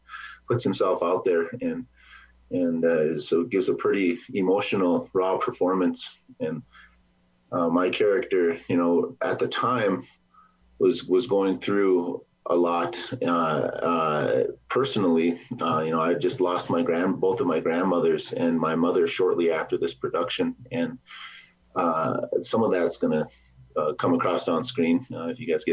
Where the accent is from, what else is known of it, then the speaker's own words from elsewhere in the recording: Lower Brule Reservation, South Dakota, United States; now in Mission, United States; And me as a little boy from growing up on the Lower Brule Reservation to where I am now. You know, I'm back on the reservation now.